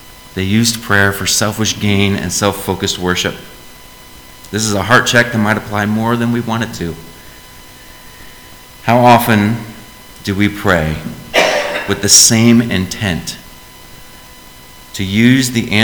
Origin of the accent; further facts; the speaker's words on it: Indianapolis, Indiana, United States; because I'm from Indianapolis. I love music that plays really loud and very hard, and you can hear it from a mile away.